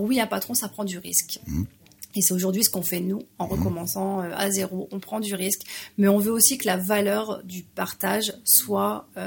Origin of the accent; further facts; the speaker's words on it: Hauts-de-France, France; now in Le Havre, France; À côté d'Arras.